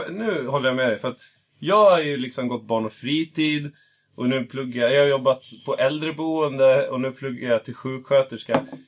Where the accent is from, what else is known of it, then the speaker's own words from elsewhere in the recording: Gotland, Sweden; born there; Att vi är födda på Gotland.